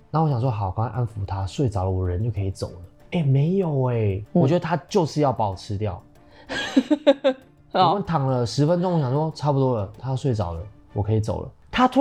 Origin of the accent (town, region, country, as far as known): Taiwan